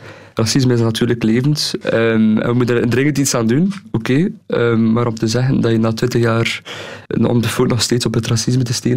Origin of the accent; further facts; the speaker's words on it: Jette, Brussels, Belgium; born there; Want ik ben geboren in Jette, dat is juist naast Molenbeek.